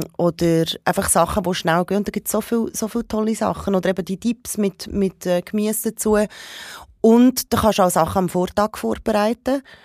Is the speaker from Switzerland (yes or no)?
no; Parma, Emilia-Romagna, Italy; born there; German is a second language; ich bin halt mit einer wirklich sehr starken Essenskultur gross geworden. Ich bin in Parma geboren